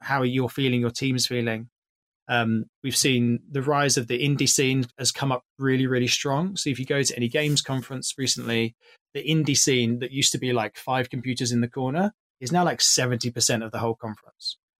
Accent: United Kingdom; And maybe this me again, being British and being quite like, oh, no, I wouldn't do that.

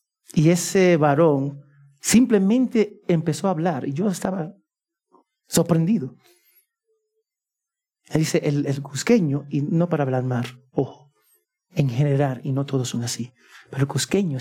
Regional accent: United States; now in Peru; No importa que yo soy de los Estados Unidos, no importa que ustedes son peruanos.

